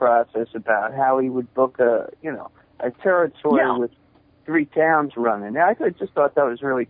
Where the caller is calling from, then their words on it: New Jersey, United States; This is the son of a plumber. I'm calling from Jersey.